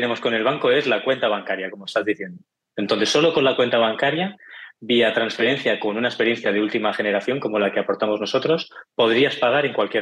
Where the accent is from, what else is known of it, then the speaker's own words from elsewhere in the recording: Barcelona, Catalonia, Spain; yo soy de Barcelona, ya verás por el acento, pero soy ingeniero en telecomunicaciones por la Universidad de aquí de Barcelona, la Politécnica de Cataluña